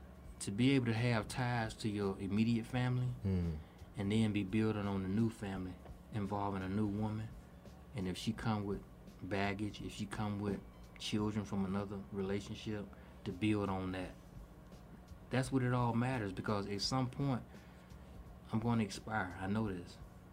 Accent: the South, United States; what me growing up in the South, looking at how people let go and let God

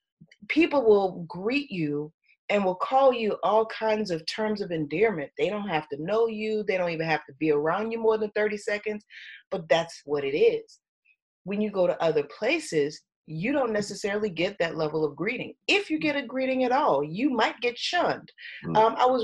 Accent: United States; they don't automatically know I'm American.

